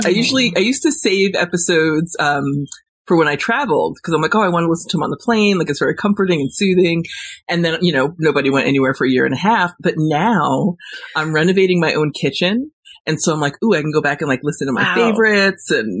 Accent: Warwick, New York, United States; also born or lived in Los Angeles, United States; So I lived in LA for about 4 years, and just about 3 weeks ago, I moved back to New York, back to my hometown in Warwick, and I bought a farm.

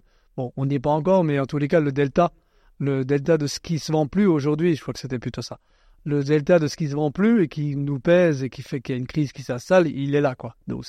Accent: Grand Est, France

